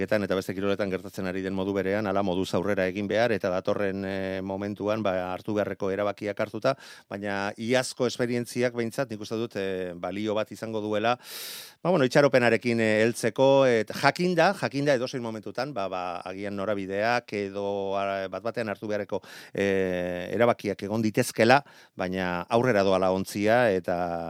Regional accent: Errenteria, Basque Country, Spain; eta azken egun hauetan, ba, gure herrian, errenderian horeretan, ba, semaforo gorria jarri digutenez, bai.

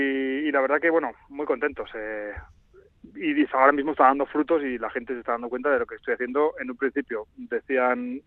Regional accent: Basque Country, Spain

